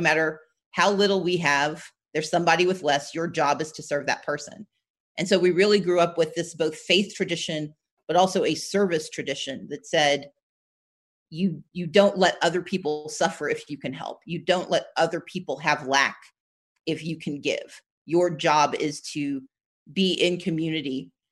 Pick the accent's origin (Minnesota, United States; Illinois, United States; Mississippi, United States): Mississippi, United States; Gulfport; born or raised there; also born or lived in Wisconsin